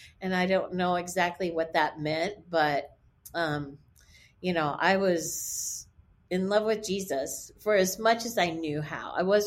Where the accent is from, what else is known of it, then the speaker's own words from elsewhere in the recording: Texas, United States; Well, I was raised in East Texas.